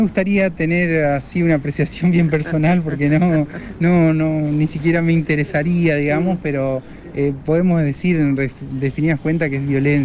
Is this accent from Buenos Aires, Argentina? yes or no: no; Villa Saralegui, Entre Ríos, Argentina; Yo soy de Villa Saralegui, nacido y criado en Villa Saralegui.